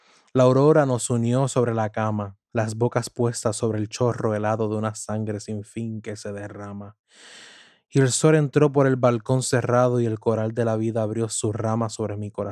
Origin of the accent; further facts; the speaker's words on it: Puerto Rico; explorando de igual forma los nacidos en mi tierra de Puerto Rico.